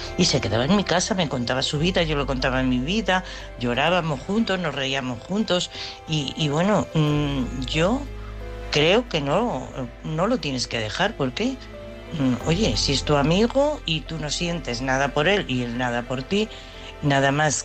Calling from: Madrid, Community of Madrid, Spain; de Madrid.

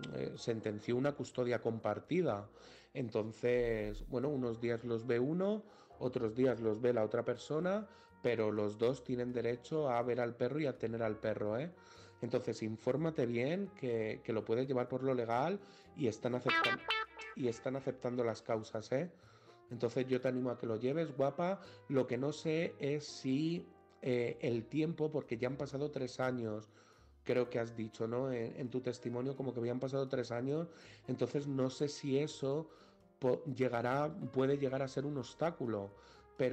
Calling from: Madrid, Community of Madrid, Spain; de Madrid

